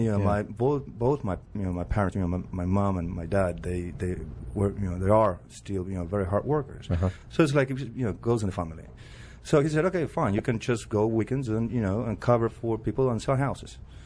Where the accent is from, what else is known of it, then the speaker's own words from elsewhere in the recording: Buenos Aires, Argentina; also born or lived in Paris, France / Malaga, Spain; I was born in Buenos Aires, you know. Then we, you know, we lived a year in Paris. Then we moved to Spain in Malaga. Then we came back to Argentina.